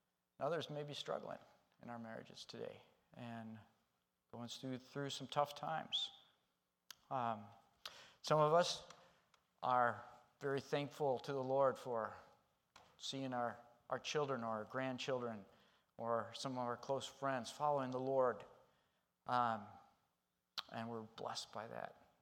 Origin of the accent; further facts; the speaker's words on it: Ecuador; I grew up in Ecuador, in the jungles of the Amazon jungles of Ecuador